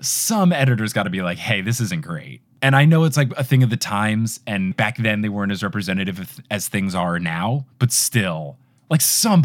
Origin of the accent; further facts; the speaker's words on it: Northeast, United States; That was a joy for growing up in the Northeast for me.